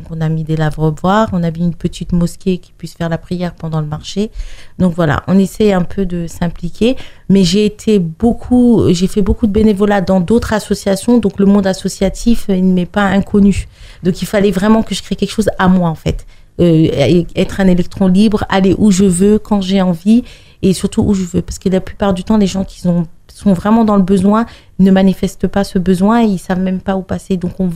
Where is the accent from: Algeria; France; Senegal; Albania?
Senegal; c'est le Sénégal, c'est d'où je viens, je suis sénégalaise